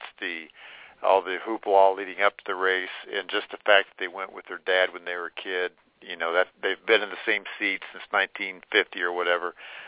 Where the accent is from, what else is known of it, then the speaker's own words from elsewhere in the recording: Indianapolis, Indiana, United States; It's funny, I grew up in Indianapolis and never went to the race until I started covering it years later.